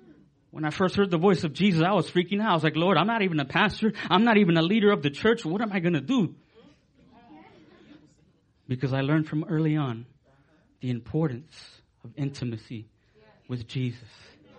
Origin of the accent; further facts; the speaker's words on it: Nicaragua; I come, from a poor family. I'm from Central America, Nicaragua.